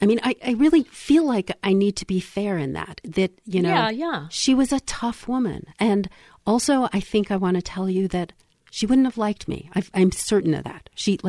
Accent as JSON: {"language": "English", "region": "New York", "country": "United States", "said": "And I'm a New Yorker, and so I don't believe easily"}